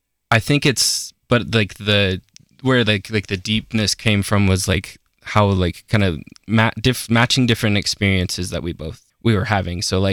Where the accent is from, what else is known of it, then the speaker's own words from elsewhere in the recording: Aurora, Colorado, United States; I'm from Aurora, Colorado. Yeah, basically just like 30 minutes outside of Denver.